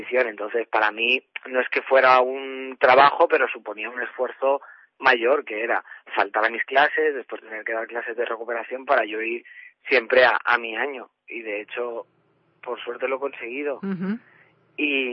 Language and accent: Spanish; Fuenlabrada, Community of Madrid, Spain; Muchísimos, pero sí, hasta hace nada estaba correteando por allí.